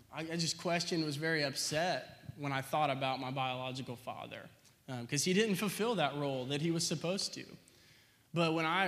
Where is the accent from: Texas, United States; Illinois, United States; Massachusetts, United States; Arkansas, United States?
Arkansas, United States; Bryant; I was born in Little Rock in 1994, so I'm pretty young.